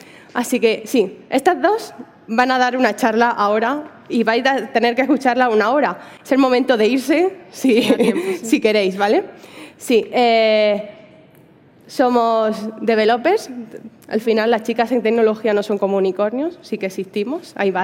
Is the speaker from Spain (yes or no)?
yes; Granada, Andalusia, Spain; yo soy de Granada, ella de Sevilla